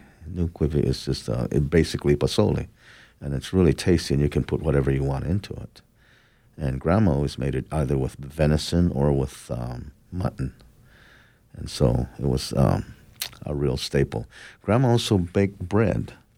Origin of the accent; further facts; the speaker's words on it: Arizona, United States; And so I wasn't raised on the Navajo reservation. I was raised on the Hopi reservation, my father's reservation.